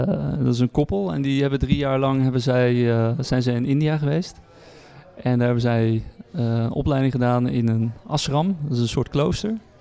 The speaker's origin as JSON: {"language": "Dutch", "town": "Prinsenbeek", "region": "North Brabant", "country": "Netherlands", "tie": "born there", "said": "Ik ben geboren in de buurt van Breda, Prinsenbeek."}